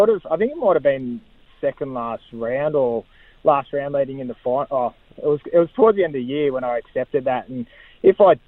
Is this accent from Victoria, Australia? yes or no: yes; Greensborough, Victoria, Australia; born there; I was born in Greensboro Hospital. It's not there anymore.